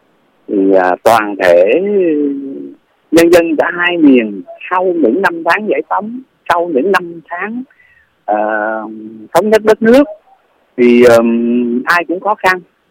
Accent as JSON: {"language": "Vietnamese", "region": "South Vietnam", "country": "Vietnam", "tie": "born or raised there", "said": "Vâng, tôi thì sinh ra và lớn lên ở miền Nam Việt Nam trong suốt 25 năm chiến tranh của nội chiến. Thì tôi sinh ra và lớn lên ở miền Nam."}